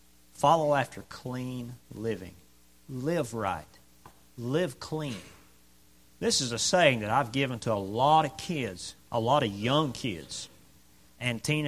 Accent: the South, United States; We're from the South. People in the South are loudmouths.

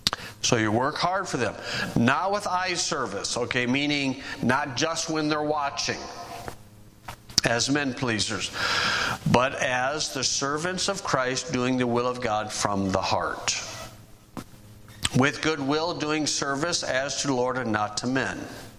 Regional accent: Oregon, United States; Now, I'm not from Montana, from Oregon.

